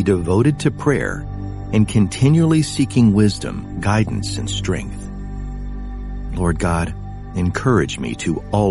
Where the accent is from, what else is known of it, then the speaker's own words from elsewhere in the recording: United States; born there; I was born in America